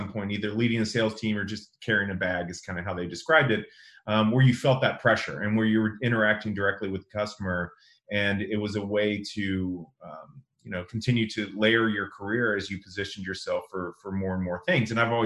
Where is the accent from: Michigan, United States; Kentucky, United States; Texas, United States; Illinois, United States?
Texas, United States; Tomball; I grew up in Northwest Houston, a small town called Tomball, Texas.